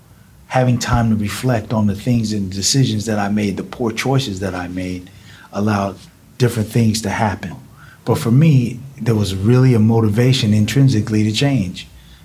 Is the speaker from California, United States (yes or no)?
yes; Compton, California, United States; Yeah, I grew up in Compton, California.